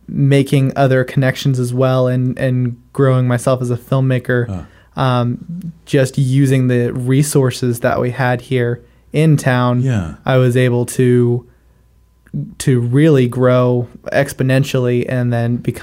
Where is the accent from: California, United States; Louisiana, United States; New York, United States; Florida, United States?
Florida, United States; Orlando; now in Tallahassee, United States; I'm from Orlando. Okay. I was born and raised in Orlando. I lived there throughout my first 18 years.